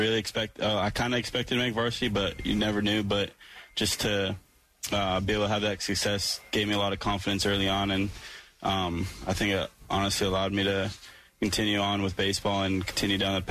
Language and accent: English; Massachusetts, United States; The Cape, I mean, just growing up in Massachusetts, you always hear about the Cape, and I was really excited to get to play there